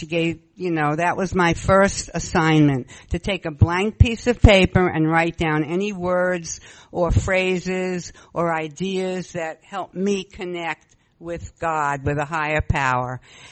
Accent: Brooklyn, New York, United States; also born or lived in Valley Stream; when we moved from Brooklyn, my little cozy Jewish neighborhood, to Valley Stream, which was more, you know, all ethnicities, I didn't feel as comfortable

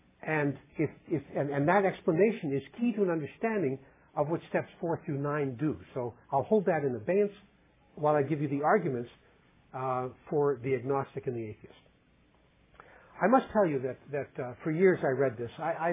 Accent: Winnipeg, Manitoba, Canada; In Winnipeg, my hometown

